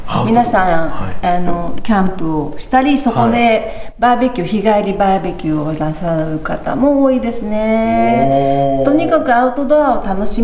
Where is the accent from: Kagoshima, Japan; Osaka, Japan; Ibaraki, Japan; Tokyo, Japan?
Tokyo, Japan; Shinjuku; 私新宿生まれ新宿育ち、新宿以外出たことがないんだ。